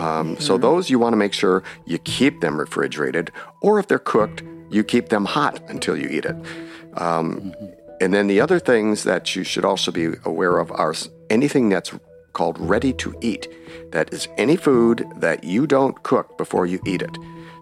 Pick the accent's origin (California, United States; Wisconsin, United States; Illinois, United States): Wisconsin, United States; I grew up in Wisconsin. I was used to eating rancid butter my whole life and never knew it until I went to college